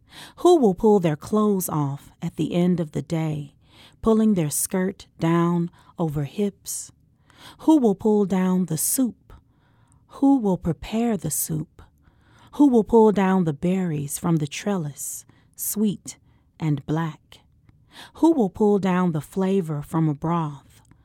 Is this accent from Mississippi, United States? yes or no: yes; Mississippi, United States; now in St. Louis, United States; I'm from Mississippi, and now I've taken the same trajectory up from Mississippi to St. Louis.